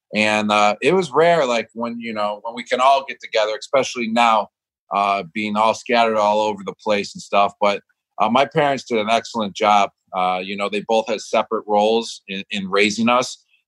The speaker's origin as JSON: {"language": "English", "town": "Buffalo", "region": "New York", "country": "United States", "tie": "born or raised there", "said": "I love the action of hockey, especially growing up in Buffalo."}